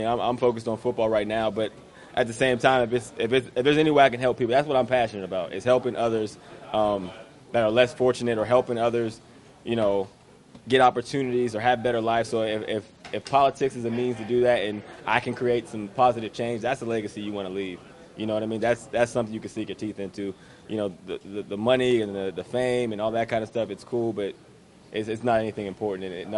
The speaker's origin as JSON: {"language": "English", "region": "Pennsylvania", "country": "United States", "said": "You know, I'm from Western Pennsylvania. A major portion of my family are Pittsburgh Steelers fans."}